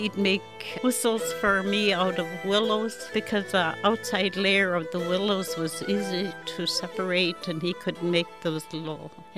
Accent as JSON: {"language": "English", "town": "White Mountain", "region": "Alaska", "country": "United States", "tie": "born or raised there", "said": "I was born in White Mountain, July 4th, 1940. … I have two older brothers and an older sister still living in White Mountain. White Mountain has always been my home."}